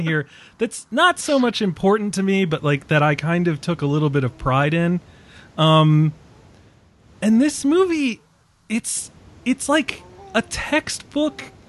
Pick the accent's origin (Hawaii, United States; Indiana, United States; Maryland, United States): Maryland, United States; So I am from Maryland.